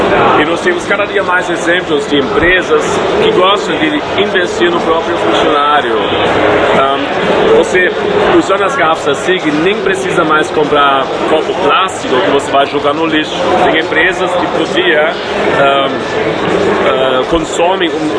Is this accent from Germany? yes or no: yes; Germany; Portuguese is a second language; now in Brazil; Sim, eu sou alemão, moro aqui há 12 anos e adoro o Brasil.